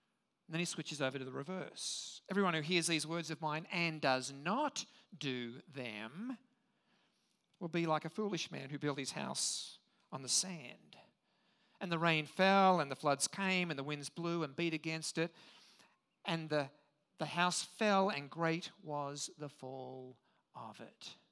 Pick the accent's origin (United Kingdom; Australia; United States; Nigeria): Australia; Sydney, New South Wales; also born or lived in Perth; As a kid, I grew up in Sydney, Australia. You probably can't tell. I was actually born in Perth on the west coast, ended up growing up in Sydney, and used to spend a lot of time down the beach.